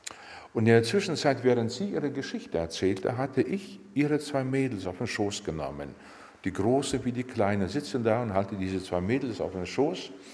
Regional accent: Siberia, Russia; Ich komme aus Sibirien

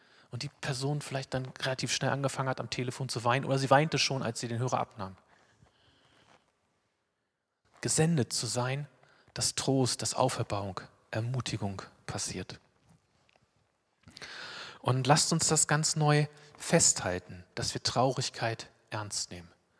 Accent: Wolfenbüttel, Lower Saxony, Germany; saß ich in so einem Park da in Wolfenbüttel, wo ich aufgewachsen bin.

